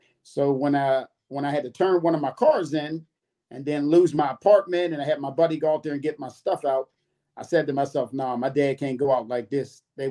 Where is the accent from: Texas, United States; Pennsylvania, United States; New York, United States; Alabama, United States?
Pennsylvania, United States; Pittsburgh; I'm from the Hill District. I'm from Pittsburgh, Pennsylvania. You know where the Hill is for district.